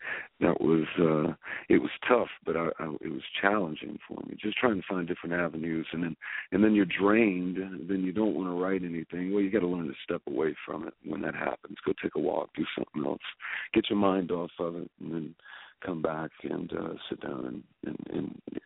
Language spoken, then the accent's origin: English; Waveland, Mississippi, United States; Well, I grew up in South Mississippi, a little town called Waveland in Hancock County.